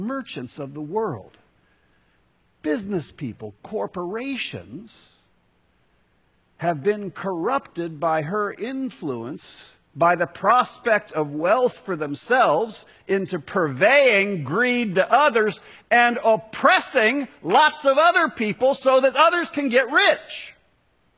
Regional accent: United States; I just want to point out that Americans, and I'm including American Christians, we tend to have kind of a selective discernment in this area.

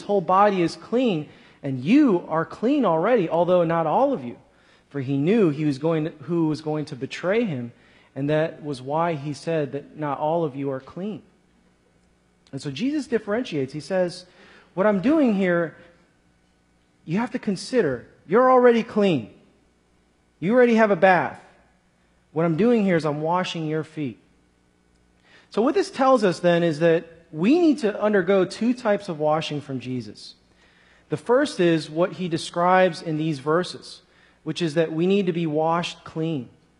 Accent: Chicago, Illinois, United States; Growing up in Chicago, I'd always take public transit.

